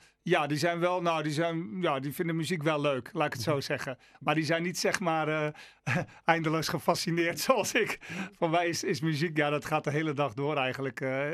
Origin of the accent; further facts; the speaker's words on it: Hillegom, South Holland, Netherlands; Ik ben opgegroeid in Hillegom, die omgeving.